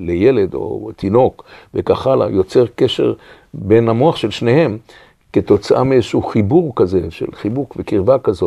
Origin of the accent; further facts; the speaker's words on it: Tel Aviv, Tel Aviv District, Israel; also born or lived in Ramat Gan; אני פלסטיני במקור, אני נולדתי בארץ הזאת, בתל אביב. אני גדלתי תוך המנדט, תוך הרצח של השואה, ואחר כך גם עברנו לרמת גן, תוך מלחמת השחרור.